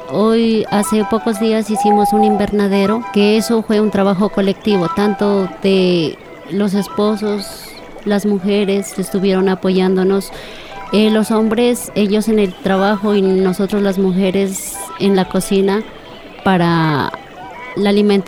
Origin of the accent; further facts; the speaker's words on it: Cumbal, Nariño, Colombia; vengo del resguardo del Gran Cumbal.